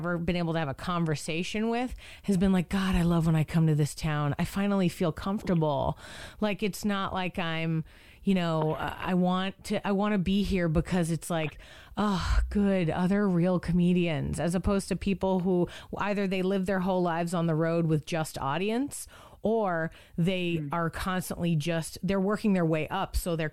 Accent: Boston, Massachusetts, United States; moved away as an adult; now in Austin, United States; I grew up in Boston. Nobody was like, hi, have you heard of Austin, Texas? You should move there right away. No, I didn't even move here until I was 30.

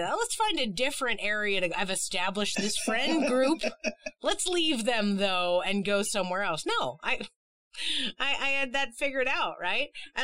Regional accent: Boston, Massachusetts, United States; Now, I understand because I'm from Boston, and every time I told people I was going to move from Boston to go to college, they were like, there's hundreds of colleges here.

